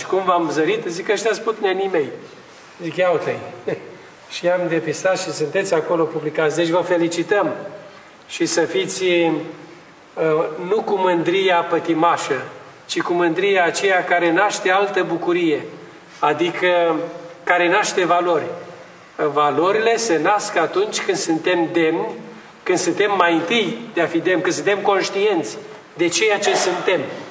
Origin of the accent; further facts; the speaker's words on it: Suceava County, Romania; born there; să fiu demn că sunt român, să fiu demn că sunt născut pe pământul acesta aici al Bucovinei, că am o tradiție, că am un port, că nu sunt al nimănui, că am o spiță, că am un neam.